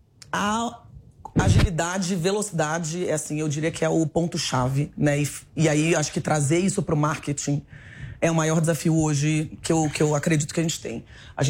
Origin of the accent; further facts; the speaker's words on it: Rio de Janeiro, Brazil; now in São Paulo, Brazil; quem talvez vai me identificar vai ver que eu sou do Rio de Janeiro, mas já estou há 15 anos em São Paulo, então...